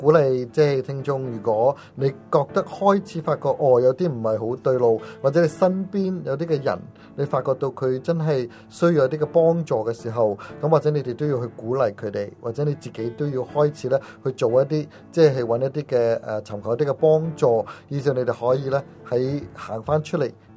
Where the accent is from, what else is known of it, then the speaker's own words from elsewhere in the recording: United States; 咁好多时候我哋美国人叫做即系嗰啲叫做sofa 嘅薯仔